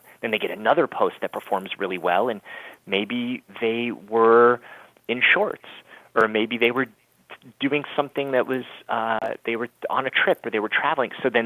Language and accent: English; Hollywood, California, United States; So my story, I grew up in Hollywood, was born and raised.